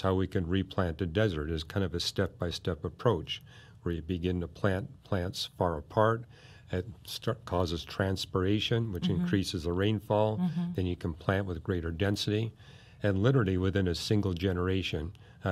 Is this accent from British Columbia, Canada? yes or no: yes; Vancouver, British Columbia, Canada; This was just 6 miles from the house that I was raised in Vancouver. I would cross the bridge to North Vancouver, and I loved this park.